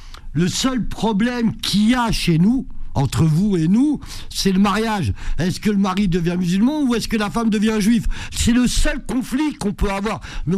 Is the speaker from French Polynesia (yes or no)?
no; Tunis, Tunis Governorate, Tunisia; born there; Alors je t'explique, je suis né à Tunis.